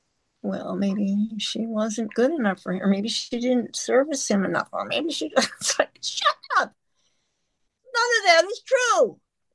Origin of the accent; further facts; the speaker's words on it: Chicago, Illinois, United States; also born or lived in San Francisco / Sacramento; But I was born and raised in Chicago area.